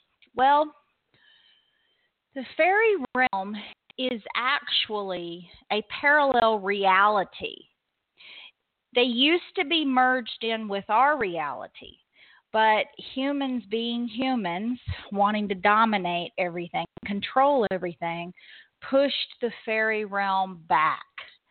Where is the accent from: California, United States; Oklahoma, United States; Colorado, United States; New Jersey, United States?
California, United States; born there; I was born in California, and I can still remember in our front yard, we had bearded irises growing and fuchsias.